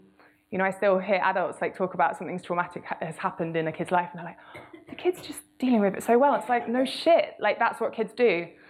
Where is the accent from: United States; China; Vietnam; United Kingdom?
United Kingdom; South West England; also born or lived in Canada; So I grew up in Devon.